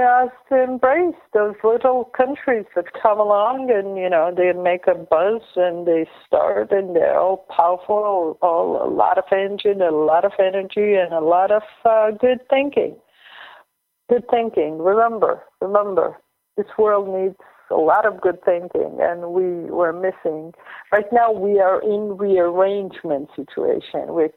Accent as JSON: {"language": "English", "country": "Israel", "said": "I'm here from Israel"}